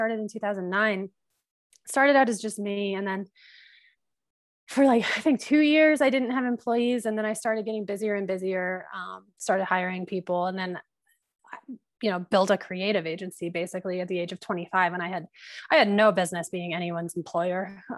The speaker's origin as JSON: {"language": "English", "town": "Fort Collins", "region": "Colorado", "country": "United States", "lives_now": "Crested Butte, United States", "said": "I currently live in Crested Butte, Colorado. I'm from Fort Collins, Colorado, which is about, I don't know, 5 hours away from here"}